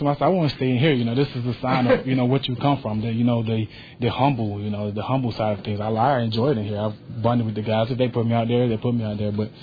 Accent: Leesville, South Carolina, United States; Leesville, South Carolina is my original hometown.

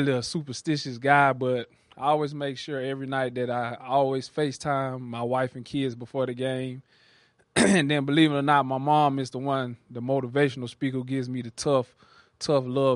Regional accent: Atlanta, Georgia, United States; Actually, growing up, I'm from Atlanta, Georgia

